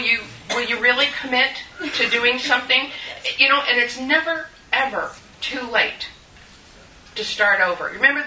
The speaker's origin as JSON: {"language": "English", "town": "Mendocino", "region": "California", "country": "United States", "tie": "born or raised there", "said": "growing up in Mendocino. If you didn't get known in the community, you couldn't survive, right? Tiny little town, Mendocino."}